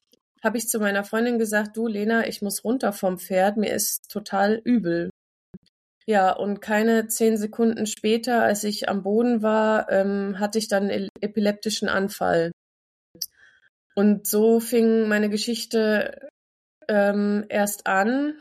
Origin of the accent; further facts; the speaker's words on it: Aschaffenburg, Bavaria, Germany; now in Munich, Germany; ich komme aus Aschaffenburg eigentlich, bin dort aufgewachsen, geboren ursprünglich sogar in der Nähe von Hamburg und habe dann in Tübingen Biochemie studiert